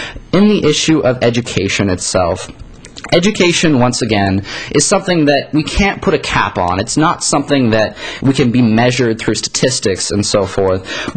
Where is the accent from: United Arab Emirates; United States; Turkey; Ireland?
United States; Colorado; And that's why I'm actually from Colorado as well, and I've chosen to go to UW.